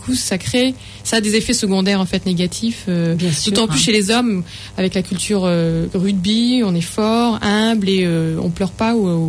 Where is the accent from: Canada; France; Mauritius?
France; now in New Zealand; ils savent qu'on est français